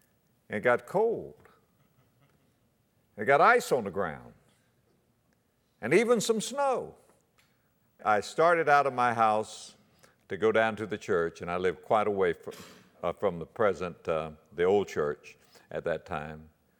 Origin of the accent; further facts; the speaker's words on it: West Palm Beach, Florida, United States; born there; You know, it's green all year round, and I was born in West Palm Beach. My blood's about 75% salt water.